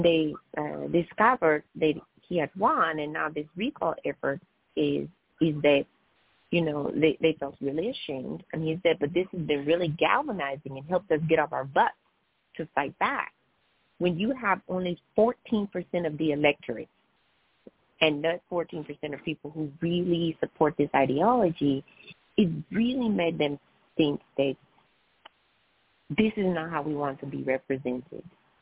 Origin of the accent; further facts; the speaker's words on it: Missouri, United States; Most of you have heard me say I grew up in the Midwest, Missouri. I have family in Oklahoma.